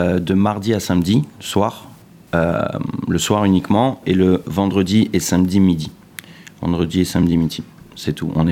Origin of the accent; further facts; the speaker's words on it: Nice, Provence-Alpes-Côte d'Azur, France; comme on est de Nice, on a le droit d'empiéter un petit peu